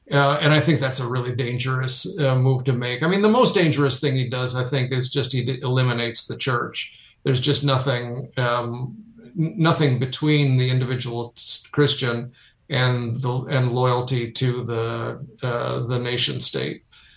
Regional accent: United States; Yeah, I'm glad I'm an American.

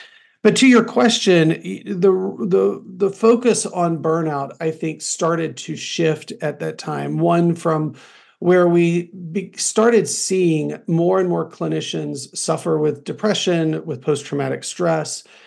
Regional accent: North Carolina, United States; I'm from North Carolina, so I have a lot of affinity to the school there.

